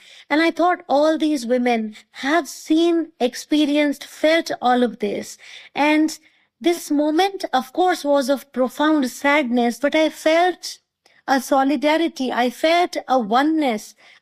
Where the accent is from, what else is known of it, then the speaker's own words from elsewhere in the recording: India; And I grew up in India.